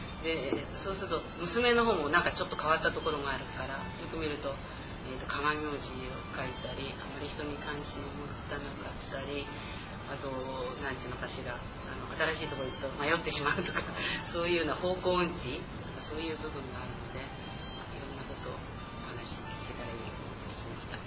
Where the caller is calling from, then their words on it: Yokosuka, Kanagawa, Japan; 神奈川県の横須賀から参りました